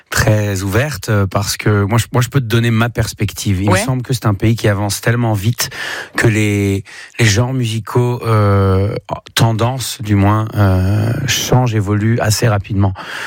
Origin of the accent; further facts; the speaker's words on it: Tel Aviv, Tel Aviv District, Israel; je n'ai jamais été joué dans la ville où j'ai grandi, à Tel Aviv.